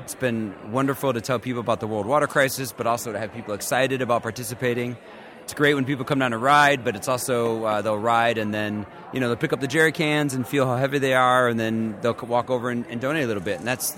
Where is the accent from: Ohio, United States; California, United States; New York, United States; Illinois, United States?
Illinois, United States; Chicago; hey, President Obama, I'm from Chicago, too.